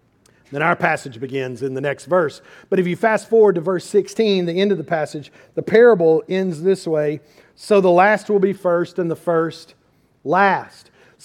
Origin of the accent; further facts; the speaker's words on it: Lexington, Kentucky, United States; I grew up in Lexington, Kentucky when I was a kid. The old unemployment office in Lexington was at the corner of High and Upper Streets.